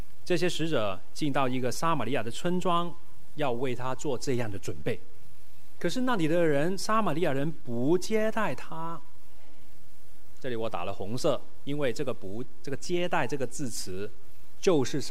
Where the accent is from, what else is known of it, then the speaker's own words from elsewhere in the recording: Hong Kong; 我们香港人说有山头主义